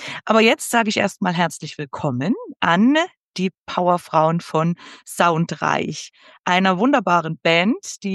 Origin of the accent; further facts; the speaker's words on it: Tyrol, Austria; hier aus dem Ötztal. Wir sind ja alle aus Tirol.